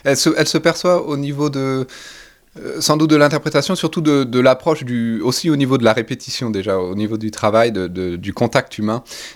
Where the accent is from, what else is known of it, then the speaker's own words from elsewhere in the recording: France; also born or lived in United States; Curieusement, on est français, mais on s'est rencontrés là-bas.